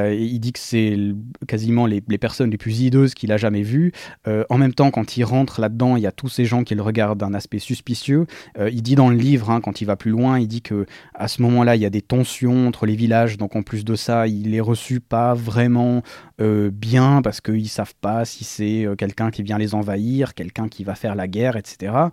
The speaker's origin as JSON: {"language": "French", "country": "Switzerland", "said": "Alors je sais qu'en tant que Suisse, si j'arrive dans un village comme ça"}